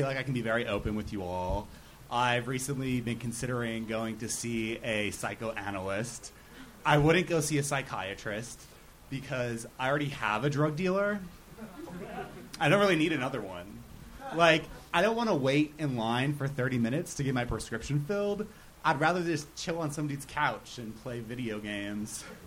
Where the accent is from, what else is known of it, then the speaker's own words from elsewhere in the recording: Minnesota, United States; now in Los Angeles, United States; Minnesota.